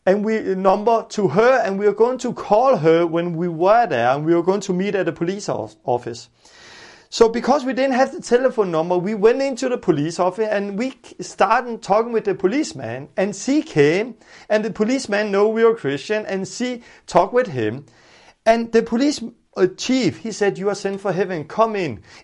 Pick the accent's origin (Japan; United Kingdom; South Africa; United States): South Africa; It's only 1 minute and I'm from South Africa